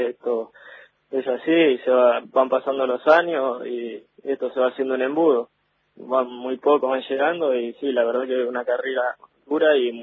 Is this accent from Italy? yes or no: no; Villa Elisa, Buenos Aires Province, Argentina; Villaliza, sí.